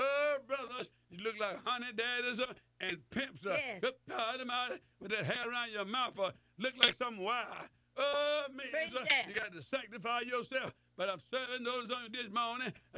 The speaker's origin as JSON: {"language": "English", "region": "Mississippi", "country": "United States", "said": "Hey, you want some black-eyed peas. I'm from Mississippi."}